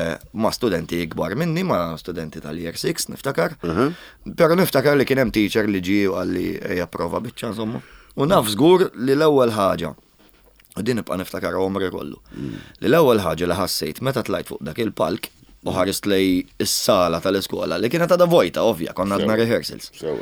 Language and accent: Maltese; Birgu, South Eastern Region, Malta; jiena mill-Birgu, jiena twilett il-Birgu, trabbejt il-Birgu.